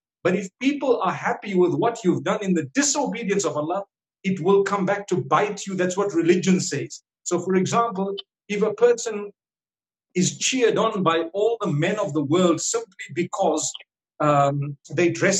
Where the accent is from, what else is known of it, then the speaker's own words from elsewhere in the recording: Zimbabwe; Like, I come from Zimbabwe, and the wealthy amongst us here in Zimbabwe